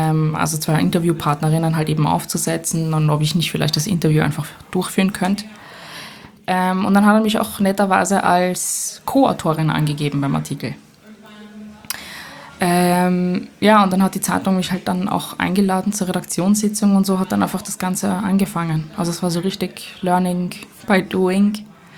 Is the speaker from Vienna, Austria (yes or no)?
yes; Vienna, Austria; now in Berlin, Germany; Bin 26 und wie man vielleicht gerade hört oder vielleicht noch raushören wird, bin ich aus Wien, aus Österreich. Ja, und seit ein paar Monaten hier in Berlin.